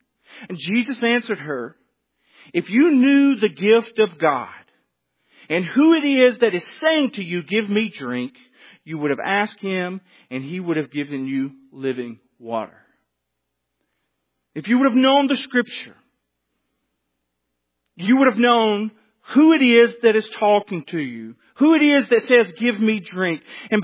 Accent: Alabama, United States; I'm from Alabama.

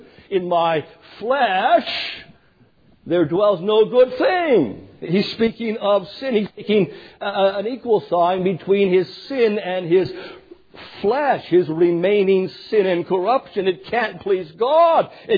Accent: Canada; Not French and English, that's all I heard of growing up in Canada. There's the French and there's the English.

